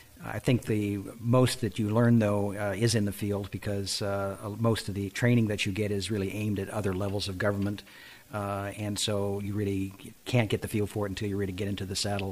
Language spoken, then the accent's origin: English; Oregon, United States; So, and I'm obviously from Oregon.